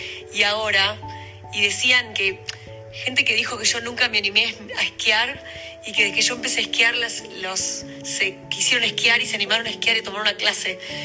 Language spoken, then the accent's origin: Spanish; Argentina; porque yo le quiero mostrar a mi hija que yo soy argentina.